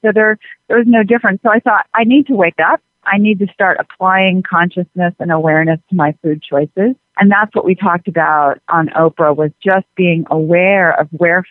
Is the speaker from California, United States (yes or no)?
no; Atlanta, Georgia, United States; born or raised there